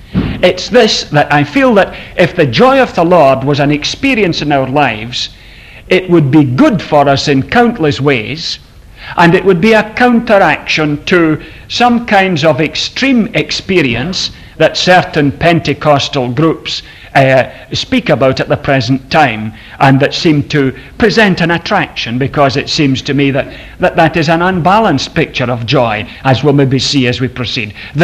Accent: Scotland, United Kingdom; It's neglected because as Scottish people, we're a bit afraid of emotion.

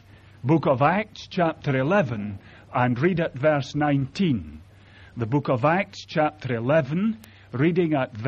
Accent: Ayr, Scotland, United Kingdom; now in Falkirk, United Kingdom; As Andrew has said, I come from Ayr, and I have been now for some years in Falkirk.

